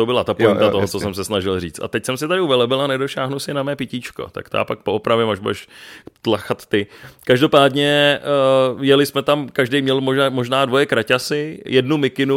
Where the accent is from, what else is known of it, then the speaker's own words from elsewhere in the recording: Prague, Czechia; jako my rodilí Pražáci, který to tady máme protrajdený horem spodem